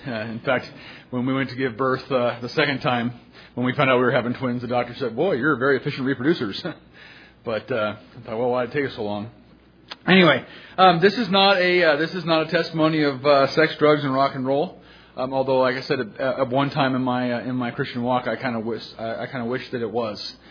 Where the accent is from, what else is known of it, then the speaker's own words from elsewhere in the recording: United States; born there; I was born here in the United States.